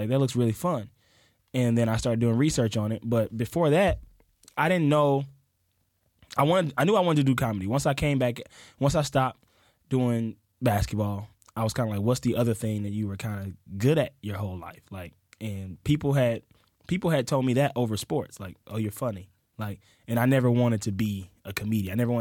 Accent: Pascagoula, Mississippi, United States; born there; I was born in Mississippi, Pascagoula, Mississippi. I am one of very few improvisers from Mississippi.

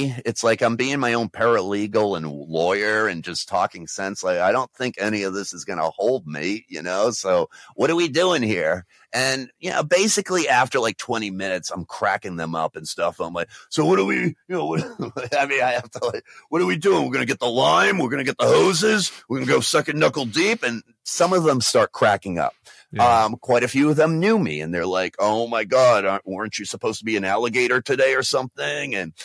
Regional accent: New England, United States; I'm from New England. We have 6 rings.

